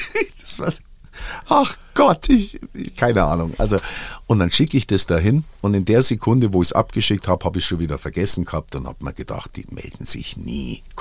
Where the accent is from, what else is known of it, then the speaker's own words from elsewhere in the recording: Munich, Bavaria, Germany; born there; geboren in München, rechts der Isar, kurz vor der Tagesschau, am 23. Juni 1962.